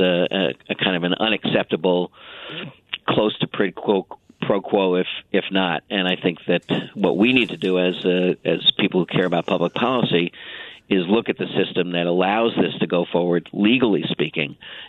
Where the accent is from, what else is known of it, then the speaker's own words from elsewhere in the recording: Connecticut, United States; Governor John Rowland in Connecticut, my home state.